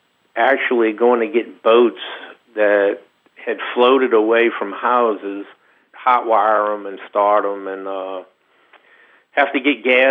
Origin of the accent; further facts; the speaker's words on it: New Orleans, Louisiana, United States; I grew up in New Orleans, right off of Canal Street, which is the main street that goes into the city of New Orleans.